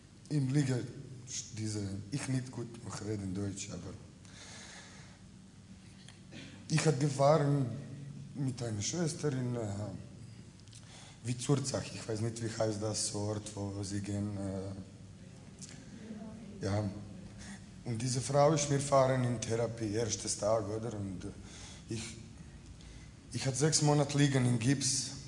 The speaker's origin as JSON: {"language": "German", "country": "Croatia", "second_language": "German", "said": "ich komme aus Kroatien und ich hatte mit 18 Jahren im Leben einen riesen Unfall"}